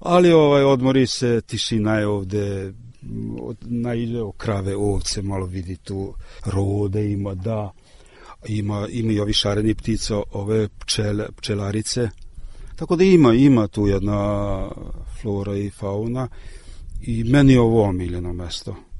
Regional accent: Subotica, Vojvodina, Serbia; Pošto sam ja Subotičanin i to mogu reći da rođen sam u Subotici

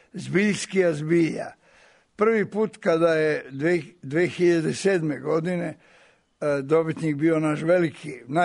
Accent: Eastern Serbia, Serbia; jer sam rodom iz Timočke krajine

